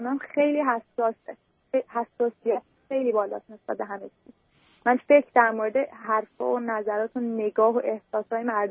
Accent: Iran; moved away; ولی به هر حال تو ایران بزرگ شدم.

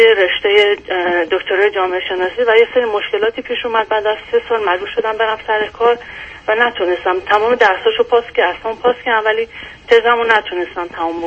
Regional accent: Iran; born there; من توی خانواده متولد شدم که در ایران سه تا بچه بودیم. من فرزند اول بودم

